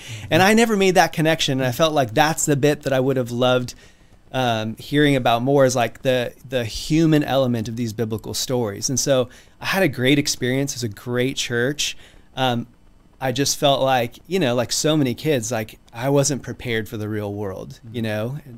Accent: Coalinga, California, United States; No, I'm from Coalinga, California, which is a couple hours east of here, small town. When I was growing up, it's like 12,000 people.

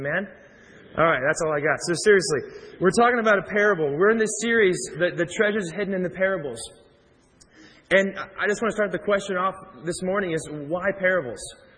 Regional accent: Kansas City, United States; Now, I'm from Kansas City. Barbecue capital of the world.

